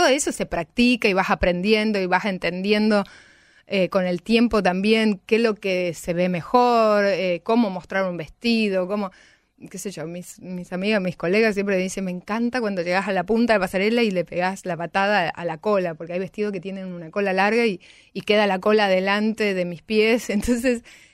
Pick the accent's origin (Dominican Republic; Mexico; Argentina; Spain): Argentina; Misiones; accent: Misiones; siempre me perseguía un poco por mi acento misionero, entonces dije, voy a un foniatra, yo tengo una mezcla de alemán misionero